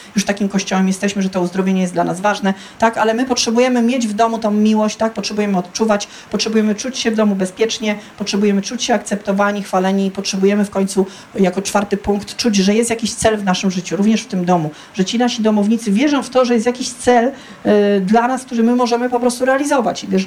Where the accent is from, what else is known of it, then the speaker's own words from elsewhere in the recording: Silesian Voivodeship, Poland; ja pochodzę ze Śląska, na Śląsku zawsze było tak, że my po prostu na Śląsku żyliśmy wielkimi rodzinami